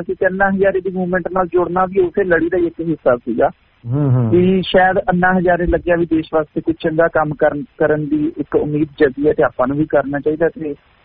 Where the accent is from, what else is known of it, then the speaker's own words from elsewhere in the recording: Punjab, India; ਹਾਲਾਂਕਿ ਮੈਂ ਵੀ ਪੰਜਾਬ ਤੋਂ ਆਇਆ, ਉੱਥੇ ਲੋਆਂ ਪੈਂਦੀਆਂ